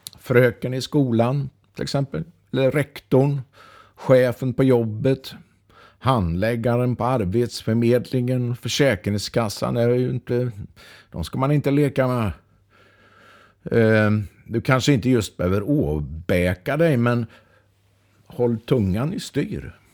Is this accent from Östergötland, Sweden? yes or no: yes; Östergötland, Sweden; I Östergötland, där jag kommer ifrån, betyder det här att man betedde sig på ett sätt som inte var äkta.